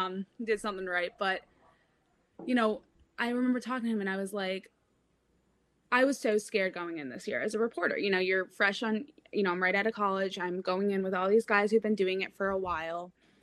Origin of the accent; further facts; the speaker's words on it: New England, United States; I'm born and raised in New England. I have never left.